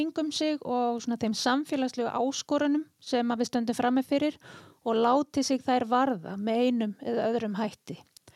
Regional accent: Akureyri, Northeastern Region, Iceland; also born or lived in elsewhere; ég rúmlega 50, ég fætt og uppalinn á Akureyri. Ég búsett þar núna og þetta hlaðvarp tekið þar upp. Ég samt ekki alltaf búið hér, ég var á flakki bæði við heim og landið og bjó annað staðar

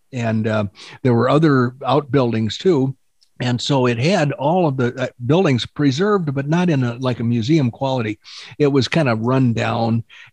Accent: Illinois, United States; also born or lived in Oklahoma City; No, I was born in Oklahoma City, but we moved back to Illinois because my grandfather had a business here.

